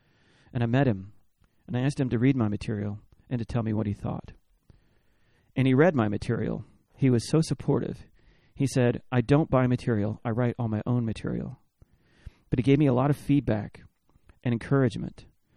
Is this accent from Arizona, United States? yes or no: yes; Tucson, Arizona, United States; I grew up in Tucson, Arizona, where there's just nothing. I'd only seen comedians on TV.